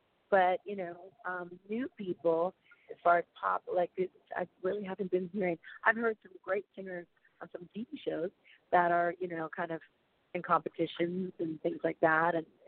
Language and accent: English; California, United States; I mean, again, you know, I'm from California, so got to have some of my friends come out and be part of it